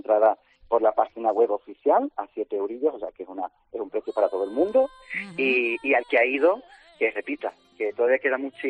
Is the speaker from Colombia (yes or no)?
no; Seville, Andalusia, Spain; aunque nos debería de sonar como sevillano